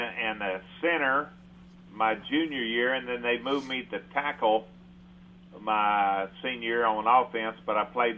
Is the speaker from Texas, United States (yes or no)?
yes; Texas, United States; also born or lived in Las Cruces, New Mexico; I actually graduated from Las Cruces, New Mexico high school. But I was raised in and around Texas. I moved a little bit, a little small town, Knox City, North Abilene, in between Wichita Falls and Lubbock, out in the middle of nowhere.